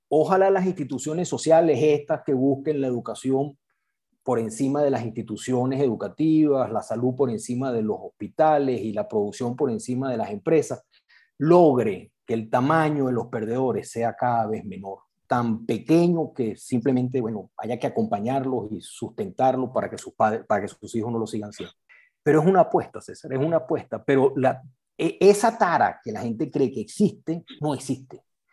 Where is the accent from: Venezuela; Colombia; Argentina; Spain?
Venezuela; esos 6 millones de venezolanos, que son una muestra de nosotros mismos, los que estamos en Venezuela